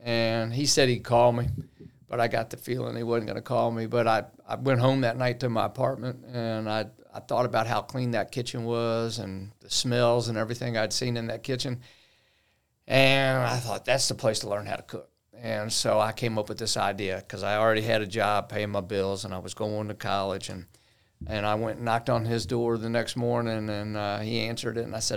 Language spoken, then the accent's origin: English; Lynchburg, Virginia, United States; also born or lived in Richmond; So, you know, I'm from Richmond, Virginia. I grew up in Lynchburg, Virginia.